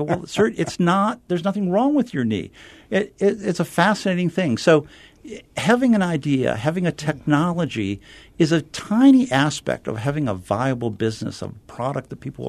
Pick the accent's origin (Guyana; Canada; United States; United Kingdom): United States; Detroit, Michigan; I was raised in Motown in Detroit, Michigan, and if you're decent at science and mathematics, you almost have to become an engineer in Detroit.